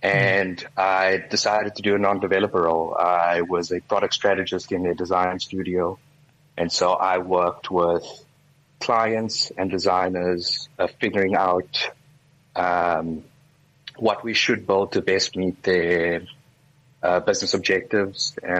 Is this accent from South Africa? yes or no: yes; Uitenhage, Eastern Cape, South Africa; I'm from Uitenhage, which is this very small town in the Eastern Cape, right next to Port Elizabeth. We're famous for the VW factory.